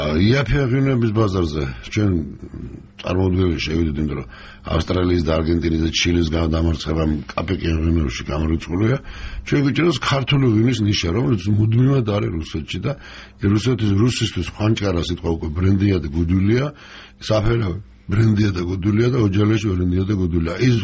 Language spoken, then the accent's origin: Georgian; Abkhazia, Georgia; მე თან აფხაზეთიდან ვარ